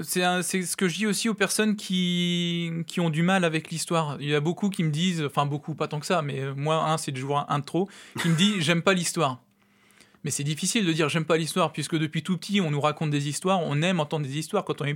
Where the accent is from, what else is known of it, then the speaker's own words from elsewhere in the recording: Hauts-de-France, France; also born or lived in Brazil; Je viens du Brésil, je suis né au Brésil, j'ai été adopté et j'ai été à la fois adopté par mes parents, mais aussi par un territoire, la Picardie, l'Oise et le canton Étretat-Saint-Denis